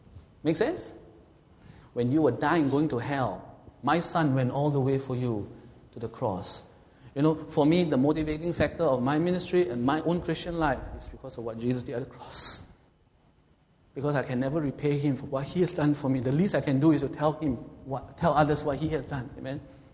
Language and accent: English; Singapore; I swear by the flag of Singapore because I'm a Singaporean.